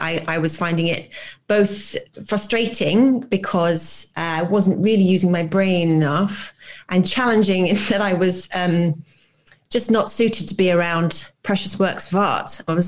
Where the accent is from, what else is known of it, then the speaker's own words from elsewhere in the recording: United Kingdom; this is probably slightly more of a uniquely British thing, where we are very much a kind of nation of, we are big dog lovers, but being British